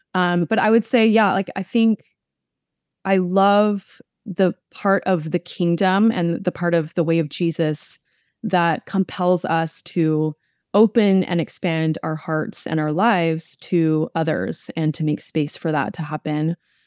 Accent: Maui, Hawaii, United States; I grew up on Maui in Hawaii. My parents were raised Catholic

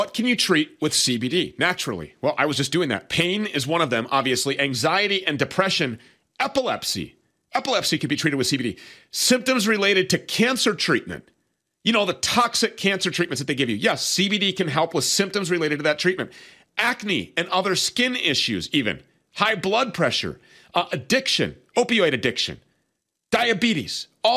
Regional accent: Minnesota, United States; It's sourced right here in my home state of Minnesota.

